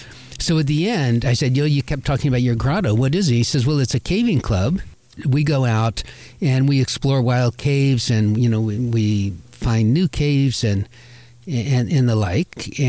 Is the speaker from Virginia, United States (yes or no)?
yes; Virginia, United States; born or raised there